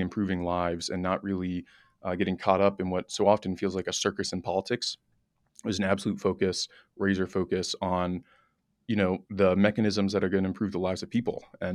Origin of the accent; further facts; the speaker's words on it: Virginia, United States; where I grew up in Northern Virginia, which, you know, is a sort of wholesome American suburb, I guess.